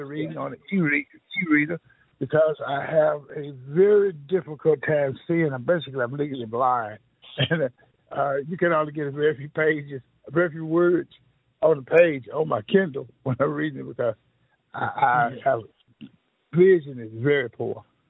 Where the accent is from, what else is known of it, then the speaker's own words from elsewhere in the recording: Gainesville, Texas, United States; I was raised in Gainesville, Texas, which is about 65 miles north of Dallas.